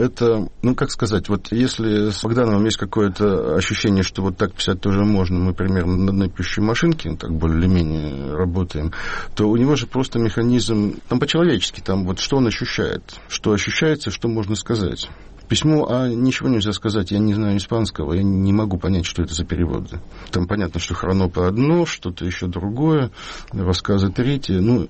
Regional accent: Riga, Latvia; now in Saint Petersburg, Russia; Я еще из Риги, да? Там все обнулилось, все структуры какие-то, в которых живешь. При этом я живу в Питере, на Пушкинской 10.

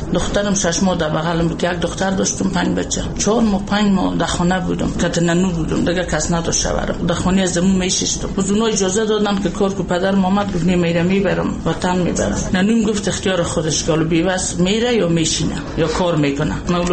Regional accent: Kapisa, Afghanistan; ولایت ما کاپیسا.

